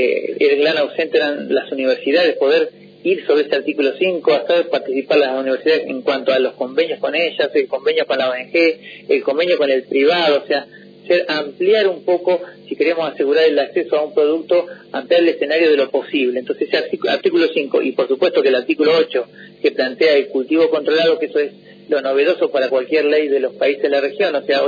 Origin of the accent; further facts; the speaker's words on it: General La Madrid, Buenos Aires Province, Argentina; now in La Plata, Argentina; Sí, nacido en La Madrid, pues como todos los lamadrid nos vamos a estudiar a La Plata.